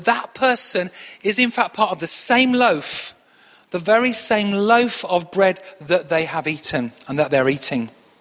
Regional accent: Manchester, North West England, United Kingdom; Could be I was brought up in Manchester, maybe, I don't know.

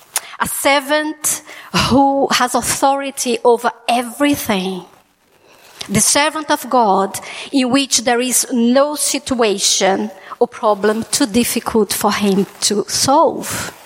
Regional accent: Brazil; I am not an Irish woman. I'm from Brazil. But I'm married to an Irish man.

